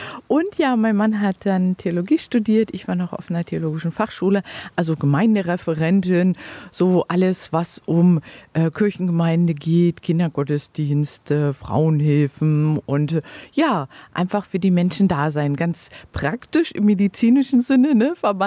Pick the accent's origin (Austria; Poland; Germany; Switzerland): Germany; Reckahn, Brandenburg; Ja, gebürtig kommen wir eben hier aus dem Havelland. Ich aus Reckahn, einem Dorf bei Brandenburg an der Havel, bin dort zur Schule gegangen.